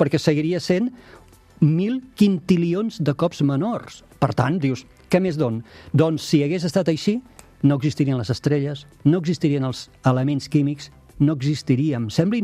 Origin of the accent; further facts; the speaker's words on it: Tarragona, Catalonia, Spain; jo sóc de Tarragona, però vaig agafar Barcelona per fer la comparativa